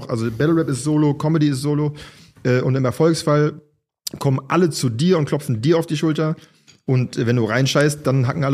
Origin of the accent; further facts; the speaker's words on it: Düsseldorf, North Rhine-Westphalia, Germany; now in Berlin, Germany; In Düsseldorf, in meiner Heimatstadt.